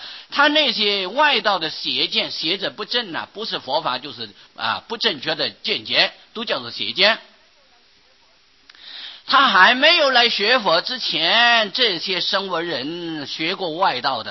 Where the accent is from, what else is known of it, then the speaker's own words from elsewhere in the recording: Taiwan; 有像我们台湾人从前取名字阿高阿猫